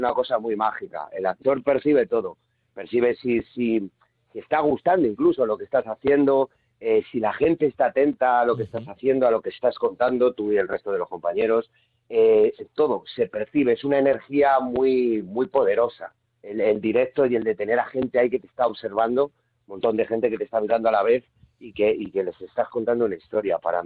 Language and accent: Spanish; Madrid, Community of Madrid, Spain; Pues mira, yo por ejemplo, que soy madrileño, que trabajo mucho sobre todo en mi ciudad